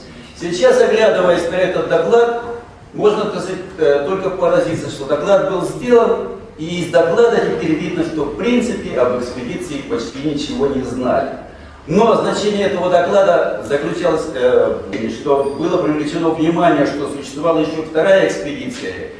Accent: Khakassia, Russia; А поскольку я сам происхожу родом из Хакасии и живу там

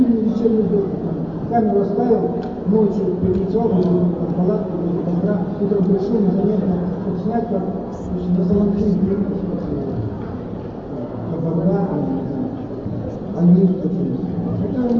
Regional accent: Khabarovsk, Khabarovsk Krai, Russia; Понимаете, я вот вырос в Хабаровске, да, я просто туризмом занимался, спортивным ориентированием, каждое воскресенье ездили на природу

